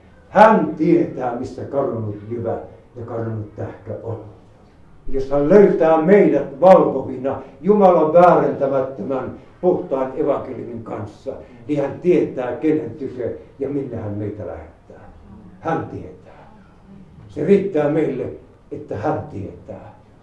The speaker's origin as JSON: {"language": "Finnish", "town": "Ylistaro", "region": "South Ostrobothnia", "country": "Finland", "tie": "born there", "said": "suuressa maatalossa Ylistaron Untamalan kylällä, mistä minä olen syntyisin"}